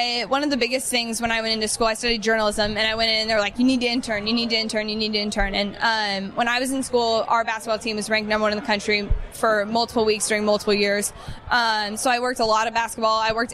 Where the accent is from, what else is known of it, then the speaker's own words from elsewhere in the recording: California, United States; I mean, I grew up in California, and college football is not the biggest sport here.